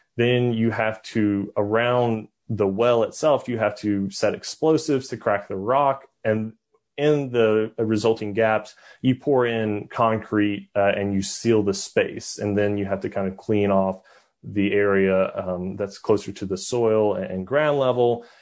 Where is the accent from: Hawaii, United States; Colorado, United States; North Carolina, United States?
North Carolina, United States; I'm from North Carolina, and we just it's just not a state that does a lot of natural gas or coal excavate